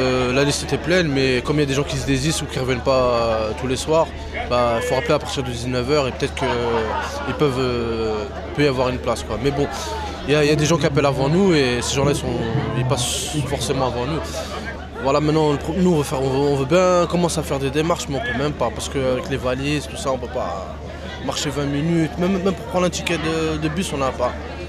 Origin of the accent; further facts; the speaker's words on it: Île-de-France, France; La région parisienne, banlieue parisienne. J'ai eu des problèmes là-bas, on va dire ça comme ça. Donc j'ai préféré quitter la banlieue pour venir ici. J'ai 25 ans.